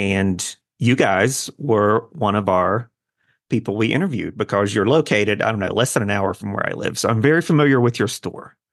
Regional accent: West Virginia, United States; today we are in my home state of West Virginia

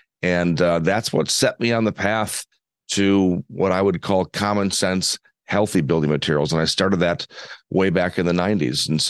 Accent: Wisconsin, United States; Well, I grew up in Wisconsin. I've been here my whole life, 52 years here in Wisconsin now.

